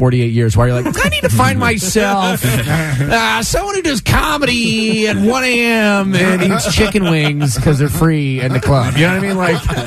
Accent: Boonville, California, United States; now in Los Angeles, United States; Boonville, California is the town. Boonville.

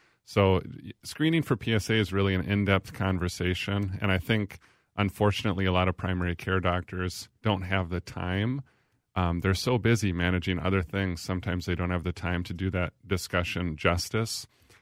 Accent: Little Falls, United States; I'm from Little Falls, yeah

